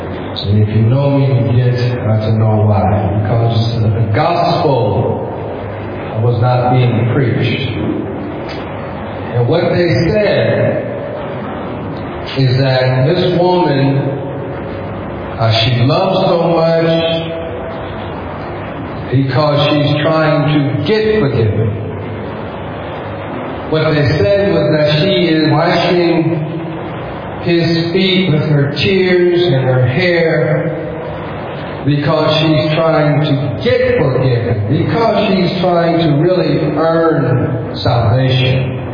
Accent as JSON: {"language": "English", "region": "California", "country": "United States", "moved": "as an adult", "lives_now": "Nigeria", "said": "I'm from the U.S. I'm from California."}